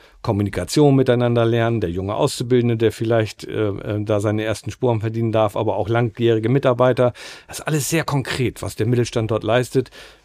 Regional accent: Bremen, Germany; Also ich glaube erstmal wirklich von außen als Bremer Anerkennung, Respekt

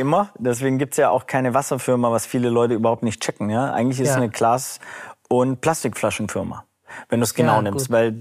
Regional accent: Ludwigsburg, Baden-Württemberg, Germany; Ich bin in Ludwigsburg groß geworden. Das ist 18 Kilometer von Stuttgart. Schwabenländle, Bildungsbürgertum

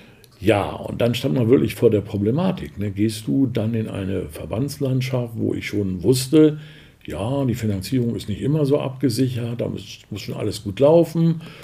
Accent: Duderstadt, Lower Saxony, Germany; Ich bin 65, von der Volksschule meiner Heimatstadt, das ist Duderstadt im Eichsfeld, musste ich nach Hannover, um die Blindenschule besuchen zu können.

